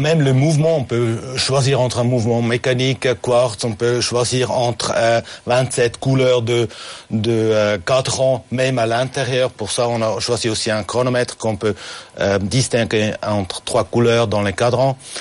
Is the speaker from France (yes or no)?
no; Zurich, Switzerland; Oui, moi je suis de Zurich, alors de la côté suisse-allemand même.